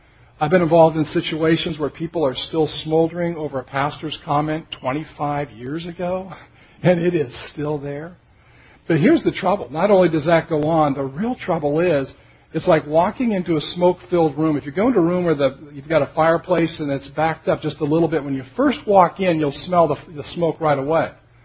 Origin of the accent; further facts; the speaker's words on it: Montana, United States; I'm from Montana, and every year we have forest fires.